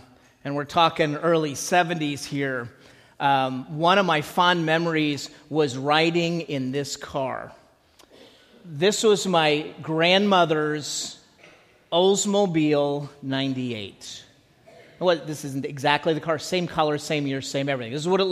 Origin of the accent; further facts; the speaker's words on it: Illinois, United States; I can remember when growing up in Illinois, we would travel to northern Wisconsin in that car